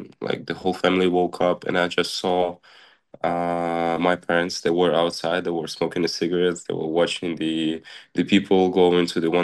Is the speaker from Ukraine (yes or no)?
yes; Ukraine; Luckily, my hometown wasn't bombed, but at the same day, Kyiv was attacked.